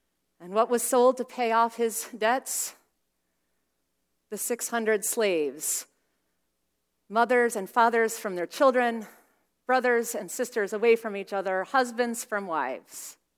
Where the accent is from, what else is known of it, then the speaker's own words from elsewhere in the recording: Charlottesville, Virginia, United States; Because I grew up in Charlottesville, going to school there, and then in college there